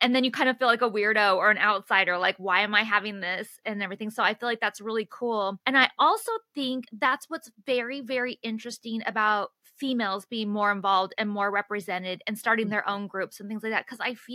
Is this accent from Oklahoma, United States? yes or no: no; California, United States; I'm from Northern California.